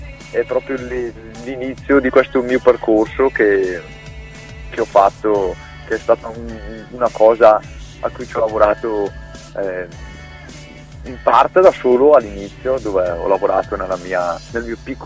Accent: Brescia, Lombardy, Italy; Sì, sono bresciano. Sono bresciano e però ho voglia di muovermi.

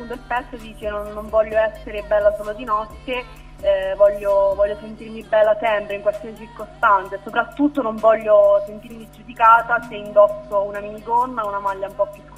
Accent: San Benedetto del Tronto, Marche, Italy; sono una ragazza di 21 anni, vengo da San Benedetto del Tronto, nelle Marche.

